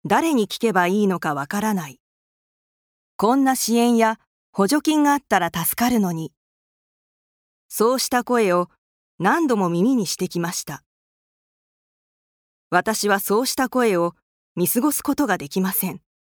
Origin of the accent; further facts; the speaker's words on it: Machida, Tokyo, Japan; 私は町田で生まれ、町田に住み、町田で働いてきました。